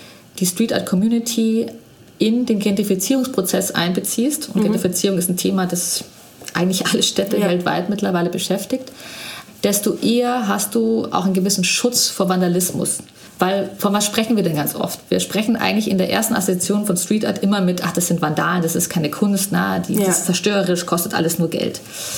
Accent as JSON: {"language": "German", "town": "Munich", "region": "Bavaria", "country": "Germany", "said": "Wir sind beide Münchner"}